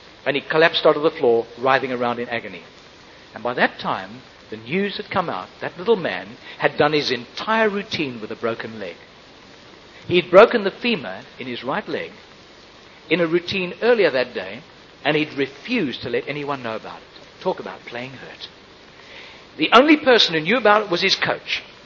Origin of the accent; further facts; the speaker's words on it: South Africa; now in Australia; 1988 was a special year for me and my family. It was the year we emigrated from Southern Africa to Australia. I'm an Australian citizen now.